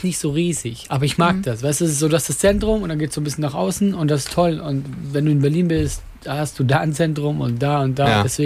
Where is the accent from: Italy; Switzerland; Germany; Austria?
Switzerland; German is a second language; obwohl ich gerade als Schweizer nichts sagen soll.